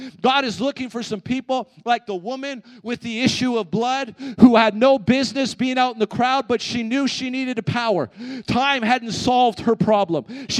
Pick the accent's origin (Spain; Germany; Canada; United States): Canada; maybe as Canadian Christians, maybe just because we've gotten used to it